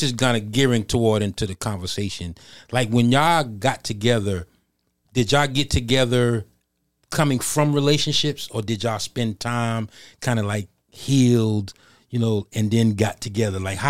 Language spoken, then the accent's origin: English; New York, United States; trust me, I'm from New York, so I've heard some dope rap artists